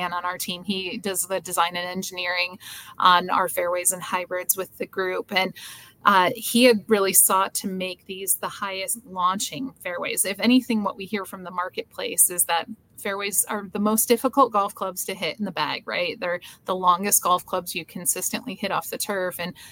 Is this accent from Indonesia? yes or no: no; Grand Rapids, Michigan, United States; We launched the Meyer event, which is in Grand Rapids, Michigan, my hometown, actually.